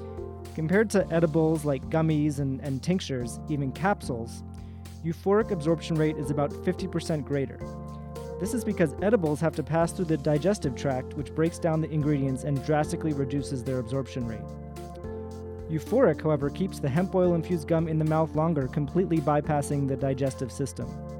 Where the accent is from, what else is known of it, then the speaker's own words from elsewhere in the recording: Boston, Massachusetts, United States; now in New York, United States; I have some bad news. I grew up in Boston.